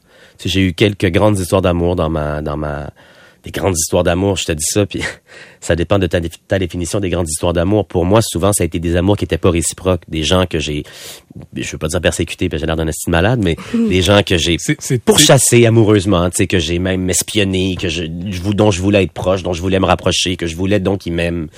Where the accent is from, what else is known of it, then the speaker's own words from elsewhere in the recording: Quebec, Canada; now in Montreal, Canada; moi, je m'installe à Montréal, puis je suis québécois, puis j'ai pas des grandes ambitions de déménager à Hollywood ou Paris.